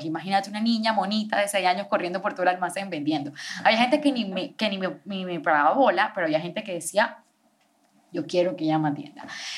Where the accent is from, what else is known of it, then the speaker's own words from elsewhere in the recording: Montería, Córdoba, Colombia; now in Bogotá, Colombia; tengo 26 años, soy de Montería. Resido en Bogotá hace aproximadamente 8 años.